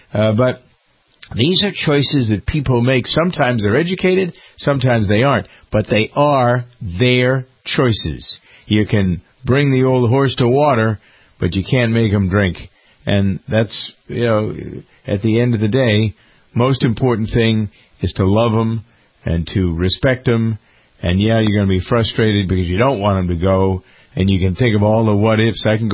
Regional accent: Framingham, Massachusetts, United States; We're thinking the elementary school that she taught in Framingham, my hometown, where she came to live and work.

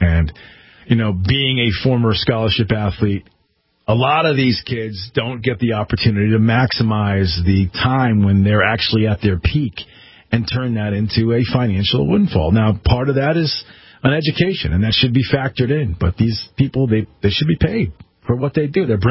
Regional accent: Connecticut, United States; The fifth is California, Michigan, followed by my home state of Connecticut, Florida is second, and New York ranked last again.

